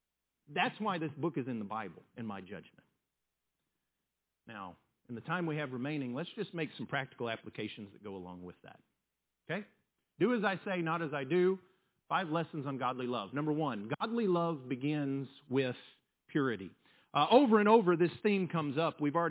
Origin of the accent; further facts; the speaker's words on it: Lubbock, Texas, United States; I grew up in Lubbock. I grew up a Texas Tech fan.